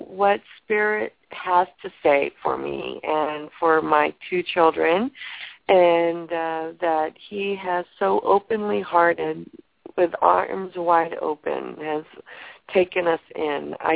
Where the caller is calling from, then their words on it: California, United States; I'm calling from California.